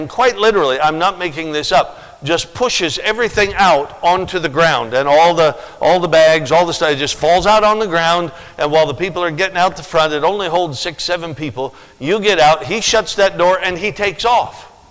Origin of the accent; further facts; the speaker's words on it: Alaska, United States; I'm from Alaska, for those of you that I may not know. I'm from Alaska, spent all my life in Alaska. Our home church is in Alaska